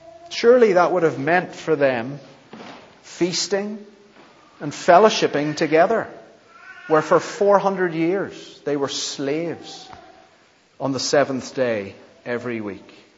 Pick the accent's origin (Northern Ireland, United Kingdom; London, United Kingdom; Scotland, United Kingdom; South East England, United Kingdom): Northern Ireland, United Kingdom; Growing up in Northern Ireland, where Sunday is a very religious day